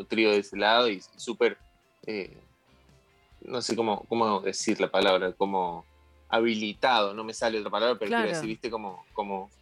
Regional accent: Córdoba, Argentina; Yo soy de Córdoba capital.

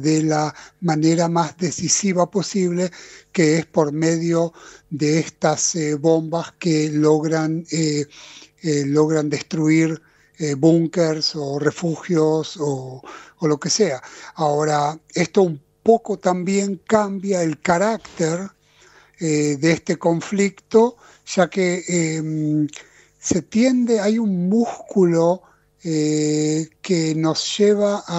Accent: Argentina; moved away; nosotros como argentinos, yo soy ex argentino, quizás vivo acá 47 años

